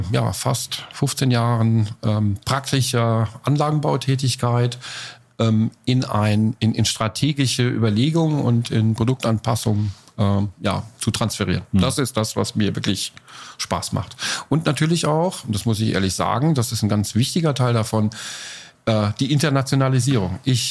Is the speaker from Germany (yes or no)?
yes; Kaiserslautern, Rhineland-Palatinate, Germany; also born or lived in Karlsruhe; Dann hat es uns von Karlsruhe nach Kaiserslautern verschlagen. Dort habe ich tatsächlich meine Schulzeit verbracht und bin groß geworden und auch dann entsprechend die Lehre. Und zum Studium, das habe ich dann in Köln und die meiste Zeit meines Lebens habe ich in Köln verbracht.